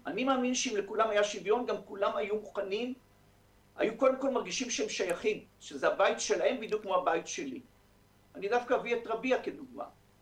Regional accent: Sheikh Abreik, Northern District, Israel; born there; אני יליד הארץ דרך אגב, נולדתי על שייח' אברק

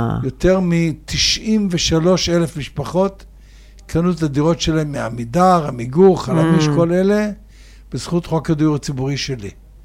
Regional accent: Baghdad, Baghdad Governorate, Iraq; born there; Hebrew is a second language; זה אני שנולדתי בבגדד, רק אומרים ברדד, לא בגדד, ברדד, כנראה ב-1939.

